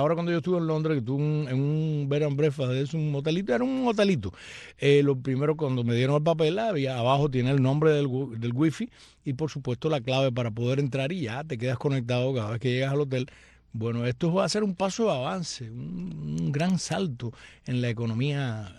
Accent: Cuba; soy una cubana para el bien, no para el mal

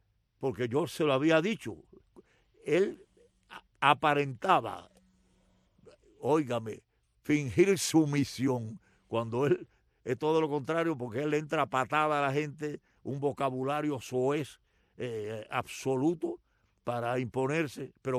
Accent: Cuba; moved away as an adult; yo me fui de Cuba el 8 de abril, salí de Cuba.

